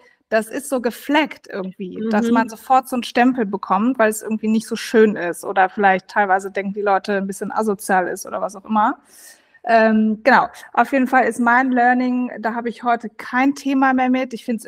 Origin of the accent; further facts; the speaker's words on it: Bochum, North Rhine-Westphalia, Germany; Ich komme ja aus Bochum, aus dem tiefsten Ruhrgebiet. Das ist jetzt nicht unbedingt eine der schönsten Städte in Deutschland. Wenn man dort aufgewachsen ist, merkt man das ja gar nicht. Man fühlt sich da wohl, das ist mein Zuhause.